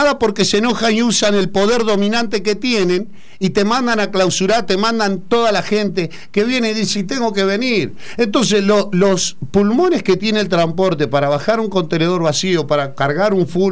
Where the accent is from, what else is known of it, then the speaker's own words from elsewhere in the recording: Argentina; Bueno, esto lo hablo como argentino, como hacedor de trabajo y como formador.